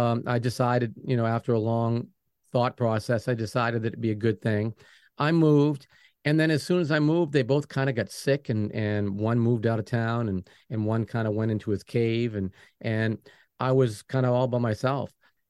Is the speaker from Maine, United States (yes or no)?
yes; Maine, United States; because I'm originally from Maine, and Maine's a place that you've got to want to be there